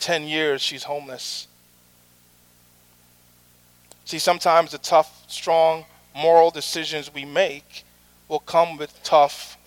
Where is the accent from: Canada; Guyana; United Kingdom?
Guyana; born there; I was born in Guyana, South America.